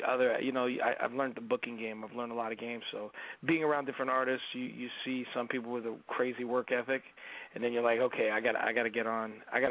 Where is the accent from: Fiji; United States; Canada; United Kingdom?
Canada; being a Canadian recording artist sometimes is a lot of different challenges that you got to go through.